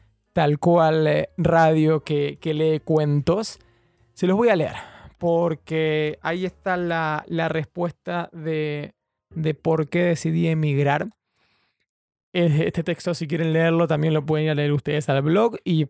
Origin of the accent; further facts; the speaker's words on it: Argentina; moved away as an adult; now in London, United Kingdom; ¿Por qué me fui de Argentina? Para los que no me conocen, soy un chico argentino viviendo en Londres hace un poquito más de 2 años ya.